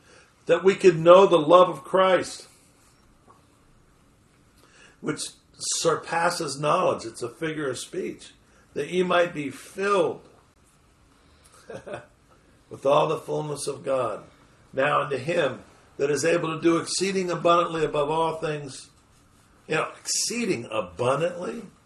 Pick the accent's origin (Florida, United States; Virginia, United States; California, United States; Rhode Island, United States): California, United States; I'm from California, and you know, you got these redwoods that are like 9,000 feet tall.